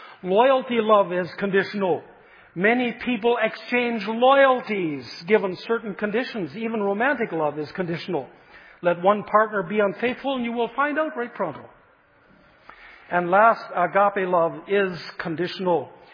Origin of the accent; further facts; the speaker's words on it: Vanderhoof, British Columbia, Canada; For those of you who know Vanderhoof, my hometown where I grew up, you know that when you come from the east, you go down a long hill until you come into the Chaco River Valley.